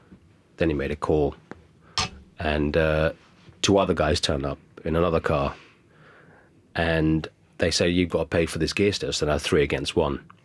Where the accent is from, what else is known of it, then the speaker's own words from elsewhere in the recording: England, United Kingdom; So it was almost like being British and Indian. You know, you go home and you go to family events and they're all very Indian, and you go to hang out with you and Greg, and I'm very English.